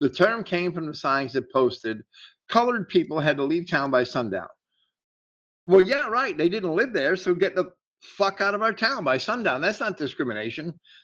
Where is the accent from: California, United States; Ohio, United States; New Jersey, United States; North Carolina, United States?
New Jersey, United States; Bayonne; Where I lived in Bayonne, New Jersey, and I moved from Jersey City to Bayonne when we were six. When I was 16, my parents moved us.